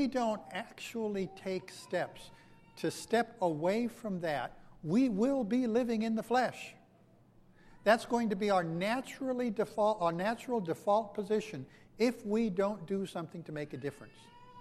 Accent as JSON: {"language": "English", "town": "Long Beach", "region": "California", "country": "United States", "tie": "born or raised there", "said": "about my growing up in Long Beach"}